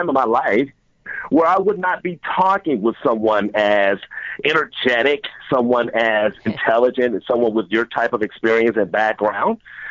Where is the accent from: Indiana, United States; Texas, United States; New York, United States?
Indiana, United States; Gary; born there; also born or lived in Chicagoland; I was born in Gary, Indiana, right outside of Chicago.